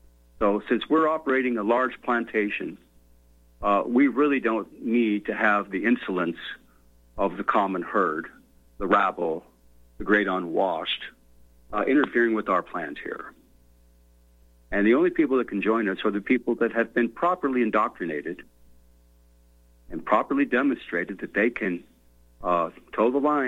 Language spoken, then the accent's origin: English; United States; I was born and raised in America.